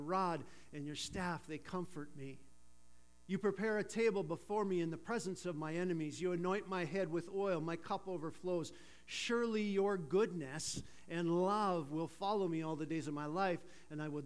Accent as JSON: {"language": "English", "town": "Vineland", "region": "New Jersey", "country": "United States", "tie": "born or raised there", "said": "I remember growing up in Vineland. There's a little town not too far from here called Vineland."}